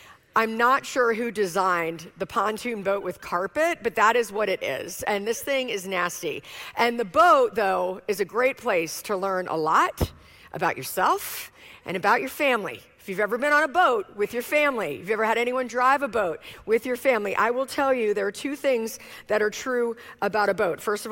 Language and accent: English; Richmond, Virginia, United States; I'm from Richmond, Virginia.